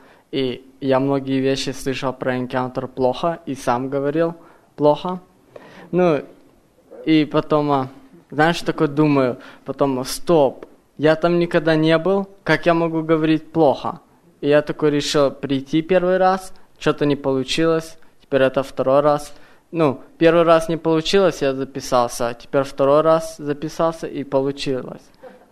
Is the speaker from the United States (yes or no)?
yes; Federal Way, Washington, United States; и я из Федералвея.